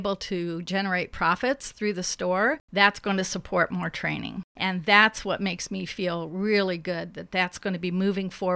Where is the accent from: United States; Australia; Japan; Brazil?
Japan; since I grew up in Japan, I'm actually basing it on Japanese words and concepts that I was exposed to as a child